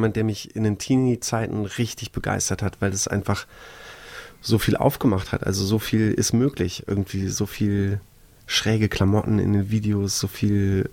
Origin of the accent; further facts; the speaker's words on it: Berlin, Germany; warum ich so sehr into Hip-Hop-Kultur bin, als Berliner Bengel